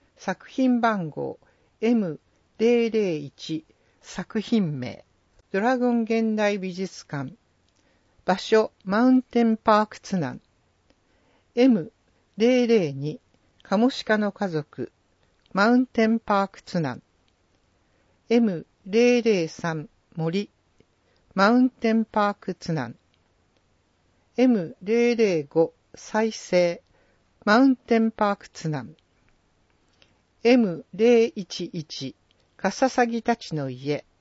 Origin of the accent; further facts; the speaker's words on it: Kobe, Hyogo, Japan; 僕は神戸の出身で京都の大学で美術を学んでいた